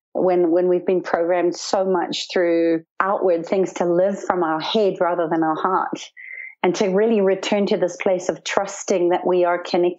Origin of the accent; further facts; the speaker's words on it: Zimbabwe; When I was young, I grew up in Zimbabwe on a farm in the bush and had a wonderful life, really connecting with nature.